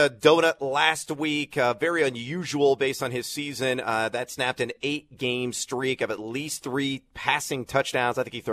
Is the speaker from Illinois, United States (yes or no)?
yes; Champaign, Illinois, United States; Let's go to my hometown of Champaign, Illinois.